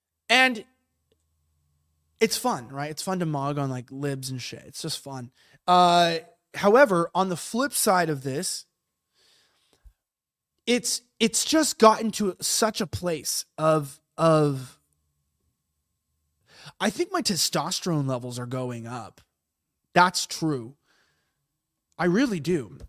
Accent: United States; I'm an American, so I speak weird too, even in America.

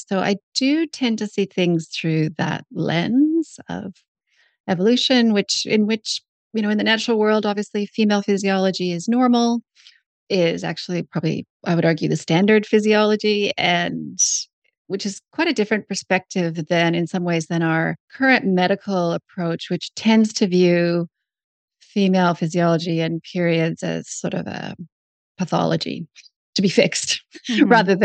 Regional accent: Canada; accent: Canadian; also born or lived in Australia; now in New Zealand; I trained in Canada, hence the Canadian accent. So my accent will be a mix of Canadian with a couple decades in Australia, plus now New Zealand.

